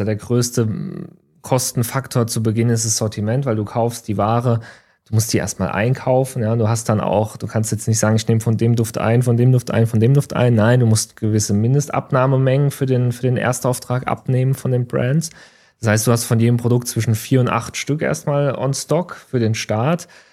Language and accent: German; Palatinate, Germany; Also wir sind beides Pfälzer